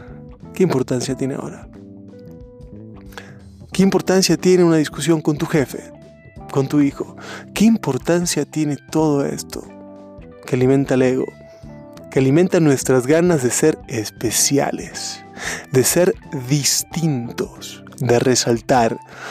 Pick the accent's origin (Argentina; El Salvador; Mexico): Mexico; O sea, yo soy mexicano, tú eres guatemalteco.